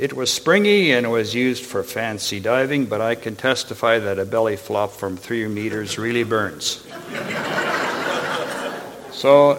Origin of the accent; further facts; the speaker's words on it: Kelowna, British Columbia, Canada; I grew up in Kelowna